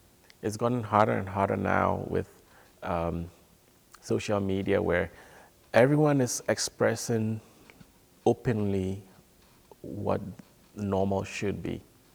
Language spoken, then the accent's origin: English; Ghana; now in Indiana, United States; I grew up in Ghana, totally different society from Indiana.